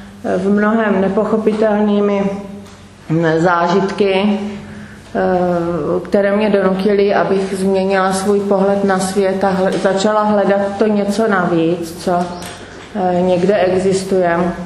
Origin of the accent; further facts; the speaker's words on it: Brno, South Moravian Region, Czechia; No dobře, asi to nechápu, protože jsem z Brna.